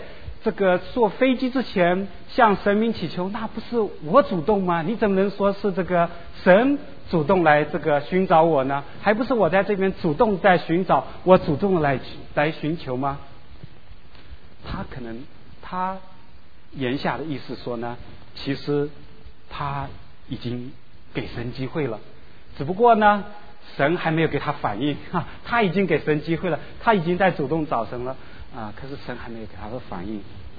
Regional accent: China; 可惜呢我们是中国人，我们只能看翻译过来的

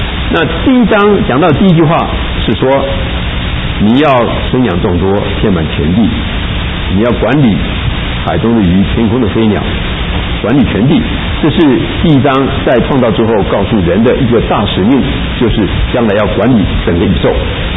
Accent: China; 对我们中国人太不公平了嘛

